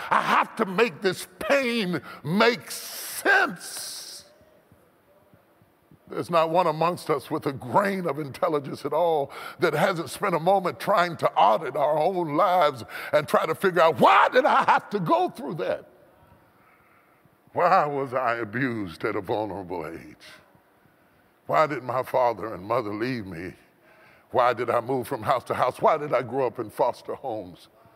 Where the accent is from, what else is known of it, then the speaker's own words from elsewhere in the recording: West Virginia, United States; I grew up in West Virginia.